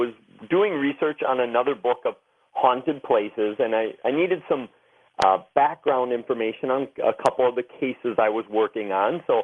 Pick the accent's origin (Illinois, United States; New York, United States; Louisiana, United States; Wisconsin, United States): Wisconsin, United States; I started with my home state of Wisconsin and just started going through the newspapers of the old days one by one